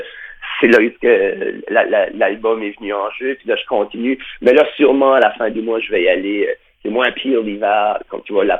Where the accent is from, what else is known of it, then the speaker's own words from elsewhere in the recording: Moncton, New Brunswick, Canada; Le dernier était censé être à Moncton, dans ma ville natale